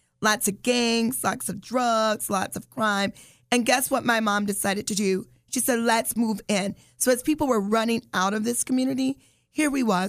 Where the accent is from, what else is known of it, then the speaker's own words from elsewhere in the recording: Beloit, Wisconsin, United States; also born or lived in Camden, Arkansas; So I'm originally from Arkansas. I was born in Arkansas, Camden, Arkansas, a little small town. My mom moved to Beloit, which is about 45 minutes from here, at age 5. So I grew up in Beloit.